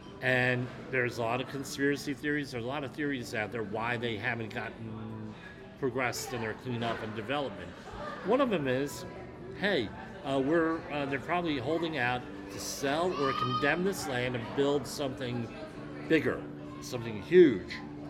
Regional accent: Woodbridge, New Jersey, United States; Woodbridge, New Jersey, Woodbridge Township, New Jersey, or my hometown, another great example

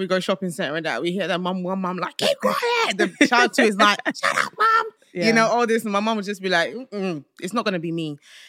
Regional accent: London, United Kingdom; Yes, I was born here. I was born in North London, Hackney.

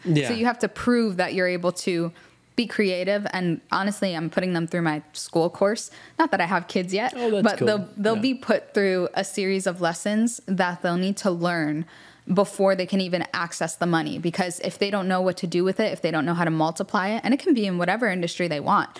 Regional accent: United States; because, you know, growing up in America and I'm the oldest, you know, like I did have to share

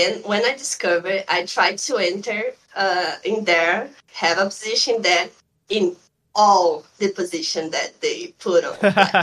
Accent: North Region, Brazil; English is a second language; because I'm from Brazil

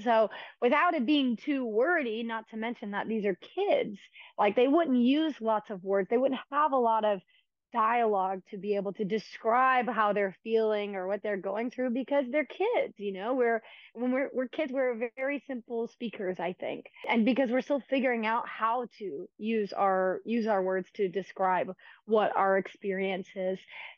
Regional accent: Mississippi, United States; because I knew that the piece meant a lot to me as a young kid who grew up, you know, in a small-ish town in Mississippi

